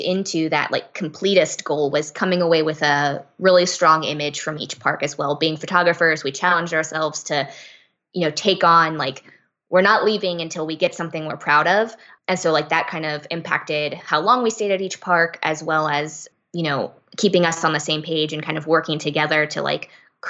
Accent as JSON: {"language": "English", "region": "Florida", "country": "United States", "said": "I'm from Florida, so I wasn't really anticipating what that meant"}